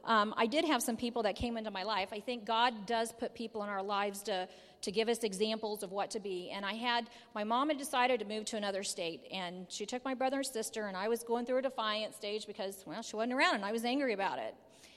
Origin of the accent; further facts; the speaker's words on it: Kansas, United States; and this was in Kansas. I'm from Kansas, everybody.